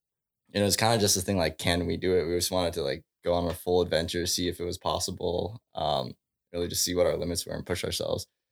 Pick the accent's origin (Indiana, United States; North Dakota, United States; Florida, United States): Indiana, United States; Fort Wayne; also born or lived in Ann Arbor; I mean, so I was born in Ann Arbor, but then most of my life was spent growing up in Fort Wayne.